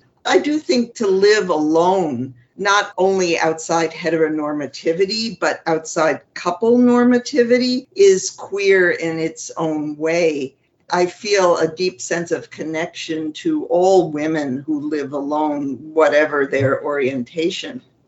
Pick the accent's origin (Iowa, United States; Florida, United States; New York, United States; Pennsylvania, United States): New York, United States; New York City; I was born in New York City, the only child of two Jewish doctors. I grew up in Manhattan and in New York's Hudson Valley